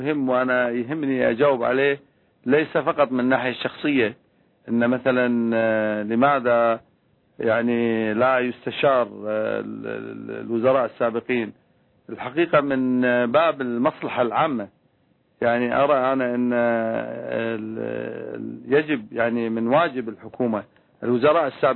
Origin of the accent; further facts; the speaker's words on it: Jordan; يعني الحين عندنا بالأردن